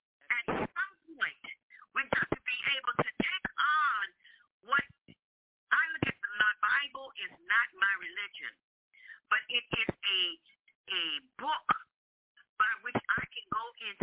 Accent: New Orleans, Louisiana, United States; I am in Louisiana, born and raised in New Orleans, and was never taught about that.

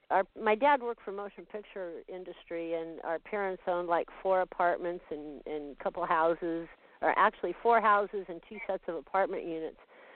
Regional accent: Glendale, California, United States; I'm from L.A. I grew up in Glendale. I was born and raised in Glendale.

